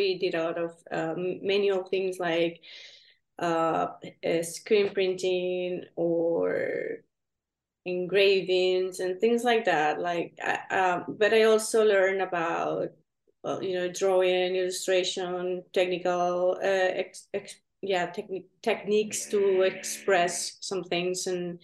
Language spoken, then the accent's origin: English; Venezuela; I'm from Venezuela and I grew up there. My whole family is from there.